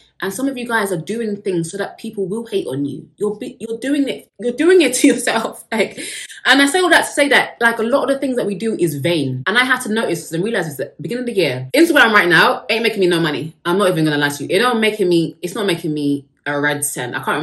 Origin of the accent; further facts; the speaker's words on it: United Kingdom; I am British, so we love tea over here.